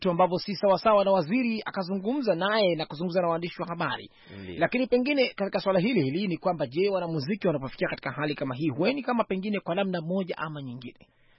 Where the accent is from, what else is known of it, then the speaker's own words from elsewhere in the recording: Muheza, Tanga Region, Tanzania; mimi natoka kule kwa Wabondei Muheza.